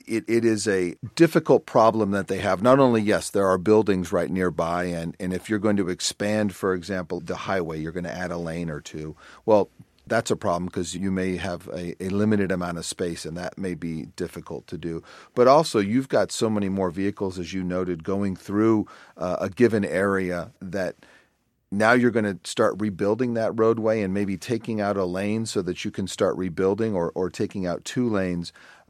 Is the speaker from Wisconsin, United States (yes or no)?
no; Los Angeles, California, United States; I grew up in Los Angeles. We will not build our way out of congestion in Los Angeles.